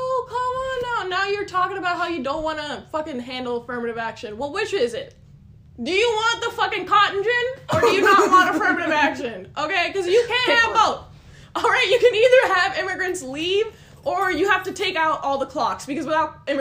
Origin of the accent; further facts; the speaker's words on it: Wisconsin, United States; I'm literally an American, like, I'm from Wisconsin